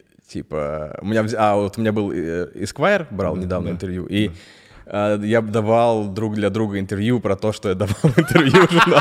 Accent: Zheleznogorsk, Kursk Oblast, Russia; я из Курской области

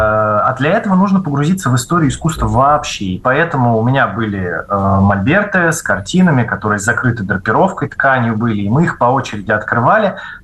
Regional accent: Moscow Oblast, Russia; я из Подмосковья

